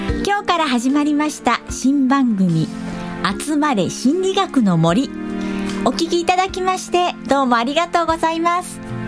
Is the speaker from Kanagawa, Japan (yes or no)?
yes; Kanagawa, Japan; 私は神奈川県出身で、